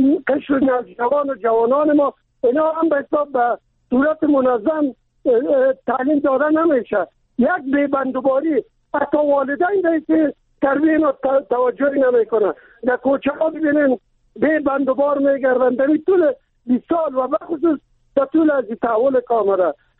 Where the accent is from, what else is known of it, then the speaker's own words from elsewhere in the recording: Kabul, Afghanistan; چون من خودم از کابل هستم